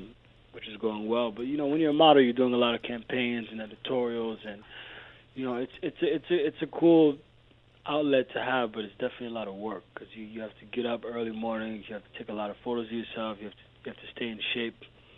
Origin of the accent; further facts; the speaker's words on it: United States; growing up in the States, when you're darker skin